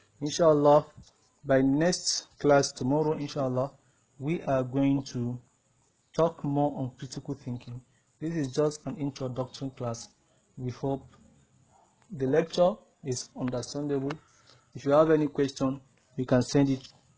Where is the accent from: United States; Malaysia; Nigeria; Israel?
Nigeria; as a Nigerian, I always think being a Nigerian first before anything.